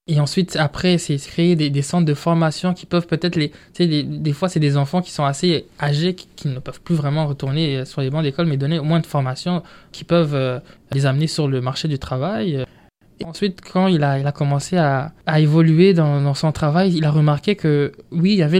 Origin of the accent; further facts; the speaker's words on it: Burundi; first language Kirundi; French is a second language; now in Quebec, Canada; Ma langue maternelle, c'est le Kirundi. Je suis venu ici au Québec surtout parce que si mon frère, mon grand frère, il était déjà ici. J'étais déjà francophone.